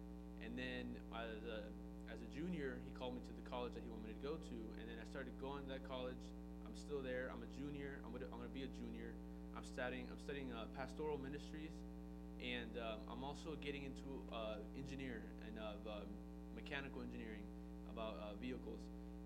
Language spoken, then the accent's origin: English; Miami, Florida, United States; I was born and raised in Miami, Florida. So the question always pops up, are you Hispanic? Are you speak Spanish? I am. I'm 100% Cuban. My parents were born in Cuba.